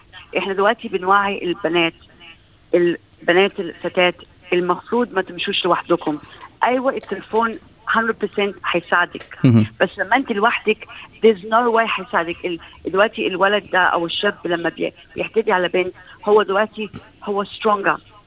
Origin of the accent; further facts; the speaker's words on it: Egypt; احنا كجاليه مصريه وعربيه يؤسفني اقول وبشوفها كتير